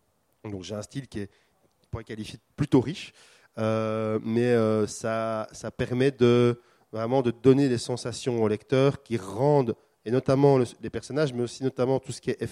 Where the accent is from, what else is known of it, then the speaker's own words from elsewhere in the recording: Belgium; Je suis belge.